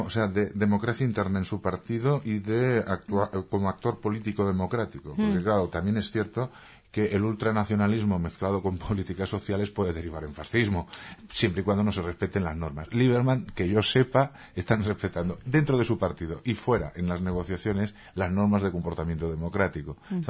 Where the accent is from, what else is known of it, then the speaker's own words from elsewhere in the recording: Spain; Vuelvo a repetir que hablo desde como español, que además soy hoy.